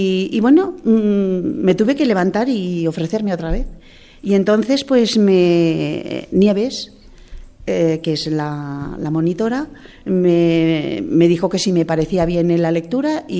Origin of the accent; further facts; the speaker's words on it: Barcelona, Catalonia, Spain; now in Nájera, Spain; no soy de Nájera, uh-huh. Yo vengo de Barcelona, hace 15 años que estoy aquí